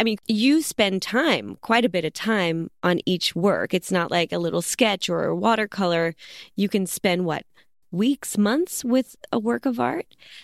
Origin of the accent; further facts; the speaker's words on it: Brooklyn, New York, United States; I'm from Brooklyn, so I'm kind of calling up images that are familiar to me.